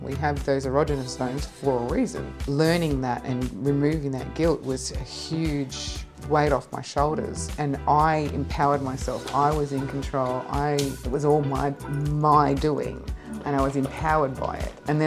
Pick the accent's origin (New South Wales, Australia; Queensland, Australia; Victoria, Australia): Victoria, Australia; Yarrawonga; born there; I was born in Yarrawonga in Victoria.